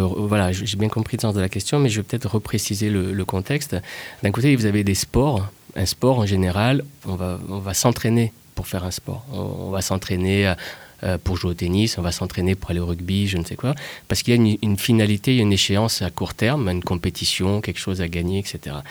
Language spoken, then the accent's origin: French; Madagascar; moi j'ai grandi à Madagascar, je suis originaire de Madagascar, j'ai eu la chance de commencer l'aïkido à 11 ans sur place